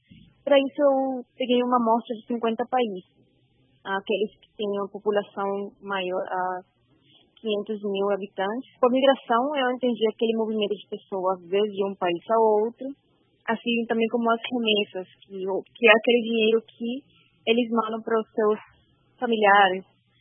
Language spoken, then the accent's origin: Portuguese; El Salvador; Portuguese is a second language; moved away as an adult; now in Brazil; Eu nasci em El Salvador, eu estudei lá meu bacharelado. E o doutorado eu vim fazer aqui em Brasil, na Universidade de São Paulo.